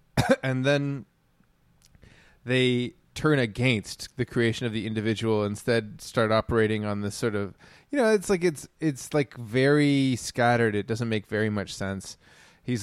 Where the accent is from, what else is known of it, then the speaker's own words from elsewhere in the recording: Canada; As a Canadian, never heard of the guy